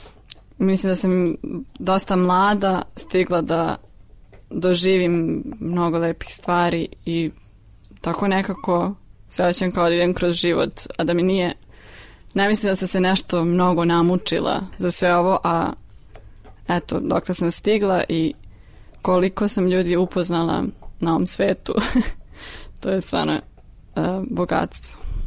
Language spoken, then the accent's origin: Serbian; Belgrade, City of Belgrade, Serbia; now in Winston-Salem, United States; imam 22 godine, iz Beograda sam, sviram violinu, studiram u Americi.